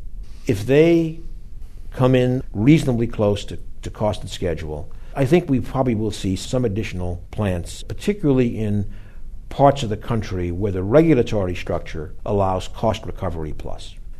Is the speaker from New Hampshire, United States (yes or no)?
no; Boston, Massachusetts, United States; And in a lot of cities, including my hometown, Boston, we have a lot of very, very old pipe.